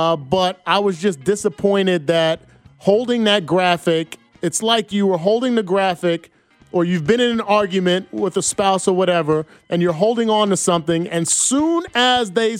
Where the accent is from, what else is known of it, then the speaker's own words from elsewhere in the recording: Bayonne, New Jersey, United States; all of those sports that I grew up in Little League. Shout out to Bayonne, New Jersey, Bayonne Little League.